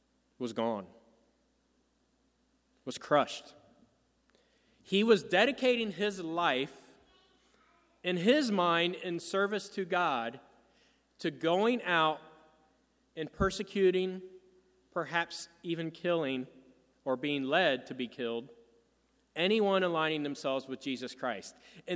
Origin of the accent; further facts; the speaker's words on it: South Charleston, Ohio, United States; Some of you may know that my hometown is in South Charleston, Ohio. I'm sure all of you have heard of it. It's a booming metropolis, population 1,400. In between Columbus and Dayton, just kind of south of Springfield, Ohio. And I grew up there.